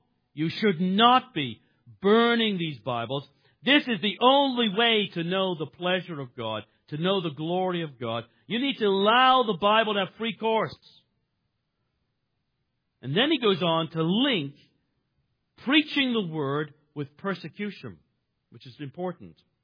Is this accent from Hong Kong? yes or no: no; Canada; And as some of you know, I'm a Canadian, so I have a queen.